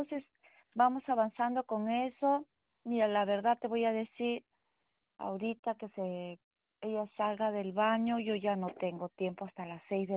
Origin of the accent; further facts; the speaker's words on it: Peru; yo soy del Perú, yo nací allá.